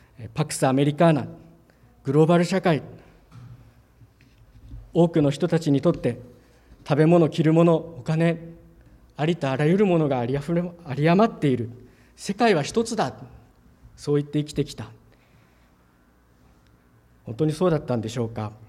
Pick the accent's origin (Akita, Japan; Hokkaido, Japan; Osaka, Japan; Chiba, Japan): Hokkaido, Japan; moved away as an adult; also born or lived in Tokyo; now in Fukuoka, Japan; 私はもともと北海道出身でして、その後上京して東京して社会人をしていましたときに、御言葉に感動して証明を受けたと信じてこの福岡へやってきました。